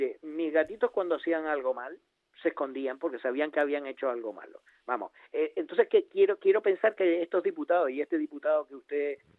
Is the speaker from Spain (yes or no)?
yes; Canary Islands, Spain; Es que yo, la verdad, como canario, a mí me indigna muchísimo esto.